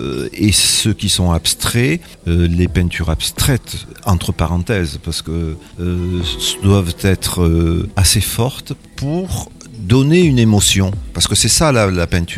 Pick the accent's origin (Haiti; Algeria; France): Algeria; born there; Alors, j'habite actuellement à 16 ans, et je suis né en Algérie, voilà, en 1954.